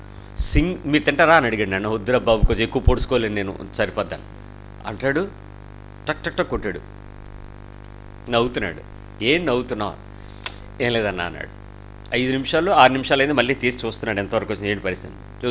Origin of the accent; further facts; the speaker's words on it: South India, India; నేను south India నుంచి వెళ్ళడం వల్ల నాకు ఆంధ్ర వంటలన్నింటినీ నాకు పెడతారు